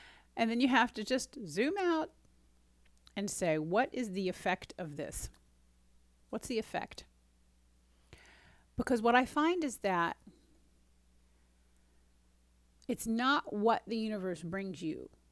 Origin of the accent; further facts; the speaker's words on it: United States; So I'll just speak for myself as an American.